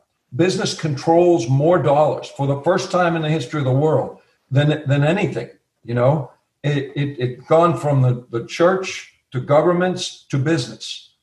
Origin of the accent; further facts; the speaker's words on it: Boston, Massachusetts, United States; and being Bostonian, that was my era, you know?